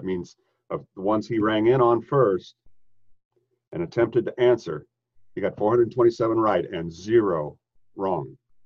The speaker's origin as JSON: {"language": "English", "region": "Illinois", "country": "United States", "tie": "born or raised there", "lives_now": "St. Louis, United States", "said": "Oh, well, I was raised in Central Illinois and I was hired after tech school. I was hired by a small airline here in St. Louis called Ozark Airlines."}